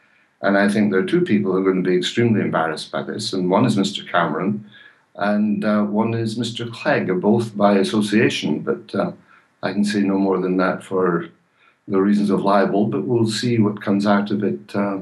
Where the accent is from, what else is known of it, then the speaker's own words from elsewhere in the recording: United Kingdom; I come from Britain, where we had our own share of problems in Northern Ireland throughout my lifetime.